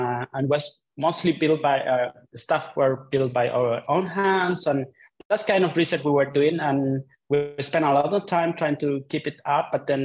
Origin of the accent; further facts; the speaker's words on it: Los Andes, Valparaíso, Chile; English is a second language; So I'm from Chile, from a small city close to Santiago, the capital, which is called Los Andes.